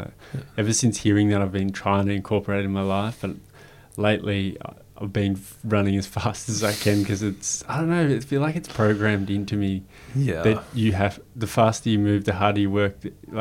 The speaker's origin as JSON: {"language": "English", "town": "Melbourne", "region": "Victoria", "country": "Australia", "said": "I'm from Melbourne, in case anyone cares out there."}